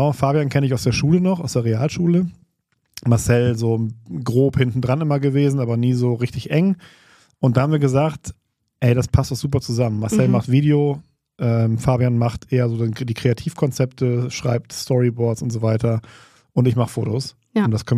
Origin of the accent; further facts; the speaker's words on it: Essen, North Rhine-Westphalia, Germany; also born or lived in Berlin / Munich / Saarbrücken; ich komme aus Essen, bin auch in Essen geboren und hatte so ein paar Auszeiten. Ich war 4 Jahre in Berlin und 1 Jahr in München und habe in Saarbrücken studiert und war viel unterwegs. Aber mich hat es dann 2019 zurück ins Ruhrgebiet gebracht, zuerst nach Bochum